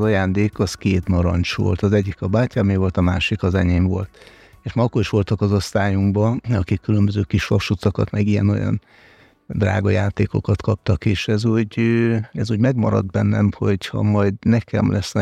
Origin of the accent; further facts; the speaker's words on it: Sátoraljaújhely, Borsod-Abaúj-Zemplén, Hungary; born there; Sátoraljó új helyen születtem 1956-ban